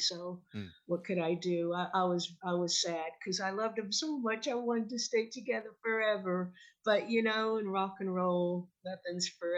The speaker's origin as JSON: {"language": "English", "country": "United States", "said": "since I am American, I had a work permit so I could stay over there."}